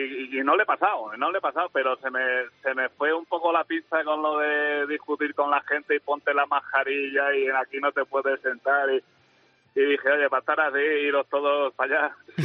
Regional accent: Villar del Arzobispo, Valencian Community, Spain; ahora mismo estoy pasando por Sagunto, pero en fin, soy de Villar del Arzobispo, de Valencia.

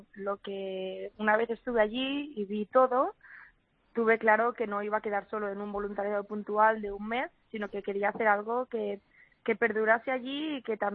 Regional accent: Barcelona, Catalonia, Spain; que ya vine a Barcelona, que es de donde yo soy.

